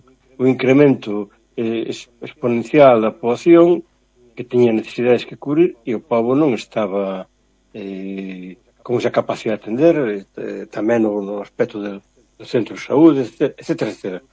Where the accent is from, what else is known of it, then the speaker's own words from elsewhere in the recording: As Pontes, Galicia, Spain; Sí, porque ademais nací nas Pontes, son das Pontes.